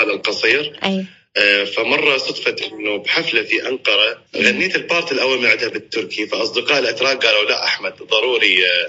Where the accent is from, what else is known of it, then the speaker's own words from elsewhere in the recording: Kut, Wasit, Iraq; also born or lived in Turkey; أقول لا أنا أصلا من الكوت يعني. فأكو ناس يعني يتصورون أنني من بغداد نتيجة لهجتي